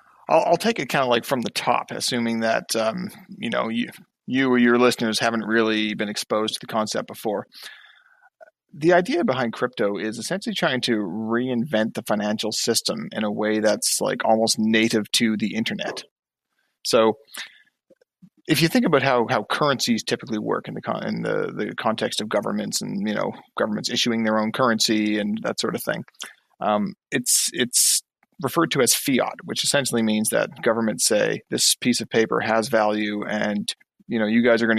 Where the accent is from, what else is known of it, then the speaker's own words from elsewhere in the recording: East Coast, Canada; I'm an entrepreneur from the East Coast of Canada.